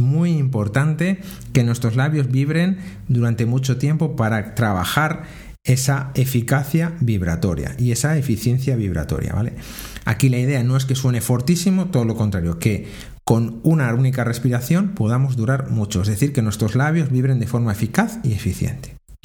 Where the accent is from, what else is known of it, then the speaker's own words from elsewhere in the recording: Toro, Castile and León, Spain; Ya sabéis que yo soy de Toro